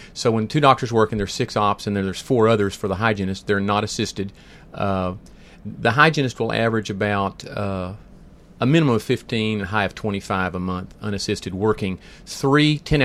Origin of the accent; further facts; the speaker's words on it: McKinney, Texas, United States; I was born and raised in McKinney, Texas. I went 30 miles to college one direction and dental school the other 30 miles and came right back to McKinney.